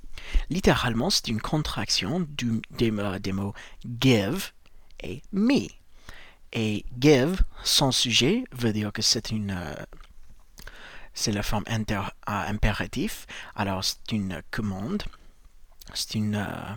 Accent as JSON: {"language": "French", "country": "United States", "said": "je suis américain"}